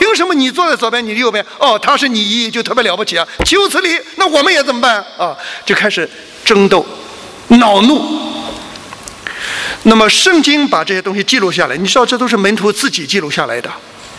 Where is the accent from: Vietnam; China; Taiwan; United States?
China; 我是中国人，跟他拉不上近乎